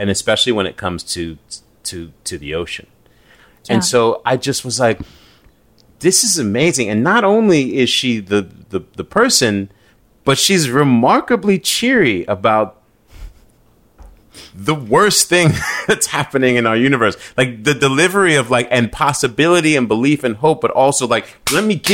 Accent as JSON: {"language": "English", "town": "Staten Island", "region": "New York", "country": "United States", "tie": "born or raised there", "said": "I grew up in Staten Island."}